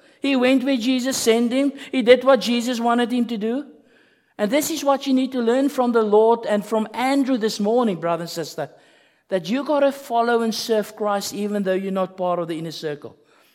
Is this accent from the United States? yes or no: no; South Africa; I remember when I was in America, when I studied there, and I always had the sense that as a South African, you're a little bit of an outcast.